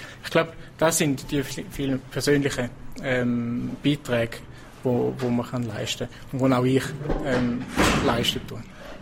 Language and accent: German; Switzerland; wie wir sie hier bei uns in der Schweiz dürfen geniessen